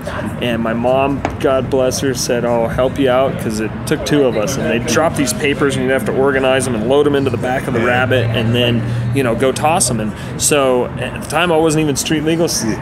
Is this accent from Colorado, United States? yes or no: yes; Littleton, Colorado, United States; Know, yeah, born and raised in Littleton.